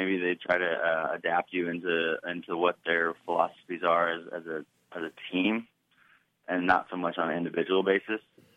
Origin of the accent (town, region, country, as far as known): Tuscola, Illinois, United States; born or raised there; also born or lived in Urbana, Illinois